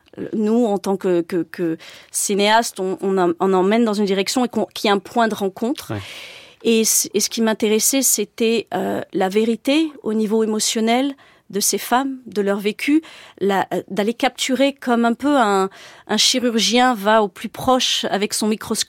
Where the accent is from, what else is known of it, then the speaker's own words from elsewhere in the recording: Gabon; born there; also born or lived in Burundi / Central African Republic; je suis née au Gabon. J'ai vécu dans plusieurs pays d'Afrique, le Burundi, la Bangui, la République centrafricaine.